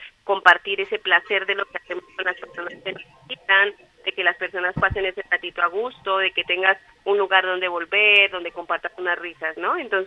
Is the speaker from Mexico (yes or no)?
no; Colombia; now in Spain; Sí, somos colombianos.